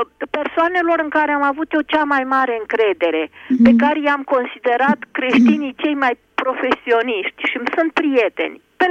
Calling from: Piatra Neamț, Neamț County, Romania; din Piatra Neamț.

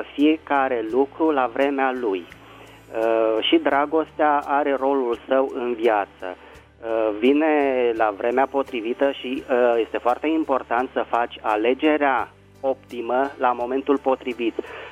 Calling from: Bucharest, Romania; din București.

